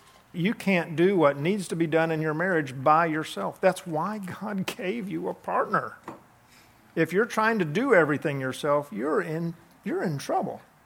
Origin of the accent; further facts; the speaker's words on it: Florida, United States; and again, I grew up in Florida and I know what these shrimp boat guys are